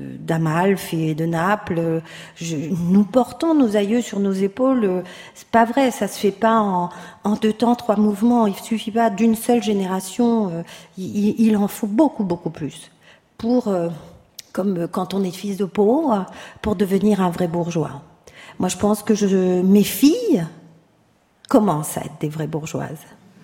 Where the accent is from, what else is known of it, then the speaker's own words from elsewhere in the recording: Marseille, Provence-Alpes-Côte d'Azur, France; on habitait au rez-de-chaussée chez nous à Marseille